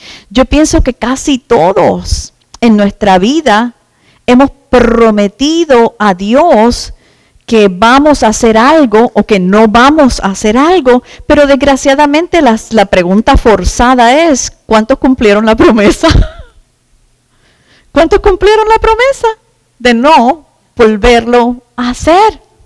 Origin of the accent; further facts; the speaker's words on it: Puerto Rico; Ya no se trata de que yo soy puertorriqueña. Ya a mí eso no me importa, que lo soy y a orgullo.